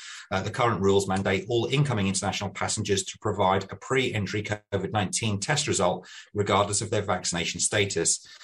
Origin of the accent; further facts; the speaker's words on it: United Kingdom; now in New Zealand; living here in New Zealand and being a Brit, it's good to know that I can eventually go home and see the parents and the family. So we're hoping to head back to the UK in July.